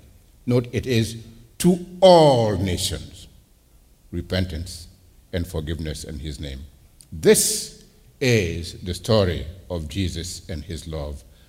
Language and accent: English; Burkina Faso; also born or lived in Mali; Growing up in Burkina Faso and in Mali, we had people that were suspicious others from the perspective of Christians. I was born and raised in a Christian home